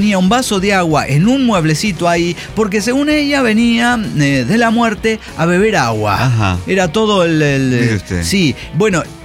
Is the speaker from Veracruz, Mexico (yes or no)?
no; Chihuahua, Mexico; Bueno, soy de Chihuahua, Chihuahua.